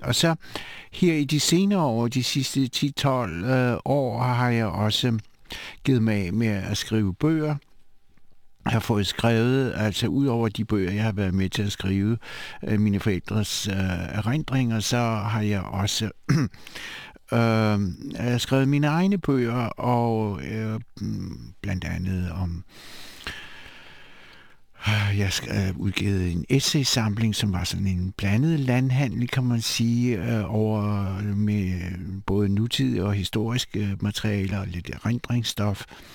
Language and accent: Danish; Siberia, Russia; now in Denmark; Jeg var født og i Sibirien, hvor mine forældre var blevet deporteret fra min danske mor og min litauiske far.